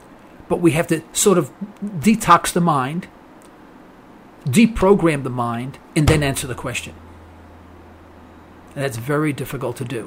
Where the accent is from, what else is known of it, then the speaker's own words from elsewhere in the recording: New York City, New York, United States; Hey, listen, I come from East Harlem back in the old days, Now, our place was really nice. I live right on First Avenue, really swell